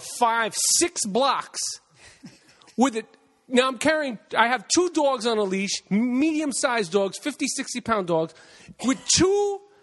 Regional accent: New York, United States; I love Los Angeles. I'm from New York.

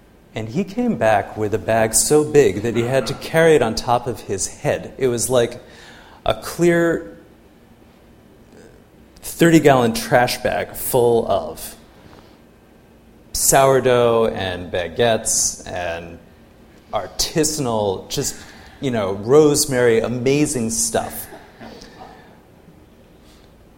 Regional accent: United States; I think it's really built into being an American, in my opinion.

